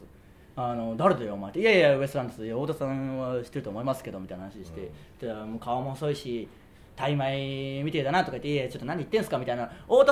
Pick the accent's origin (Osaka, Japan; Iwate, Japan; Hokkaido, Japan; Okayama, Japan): Okayama, Japan; Tsuyama; 僕らの地元である岡山県津山市の情報を皆さんから送っていただいて